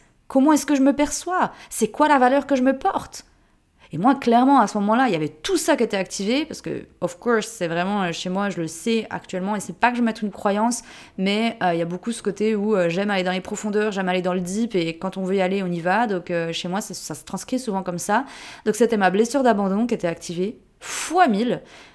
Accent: Switzerland; now in Portugal; Des fois on pense que je suis portugaise. Pas du tout, c'est pas du tout ça, c'est pas pour ça que je suis venue au Portugal, je suis suisse à 3500%, origine suisse. Un petit suisse

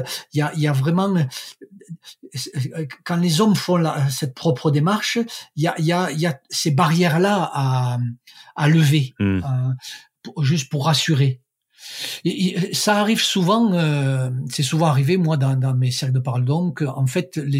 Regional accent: Toulouse, Occitanie, France; moved away as an adult; now in Paris, France; Moi, en fait, je suis toulousain et jusqu'à l'âge de 20 ans à peu près, j'ai vécu à Toulouse et puis j'ai rencontré une Parisienne. Donc, je me suis retrouvé à Paris.

